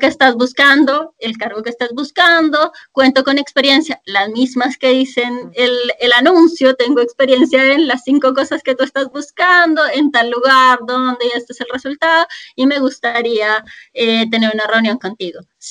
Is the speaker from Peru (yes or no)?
no; Colombia; now in Chile; yo soy colombiana, vivo en Chile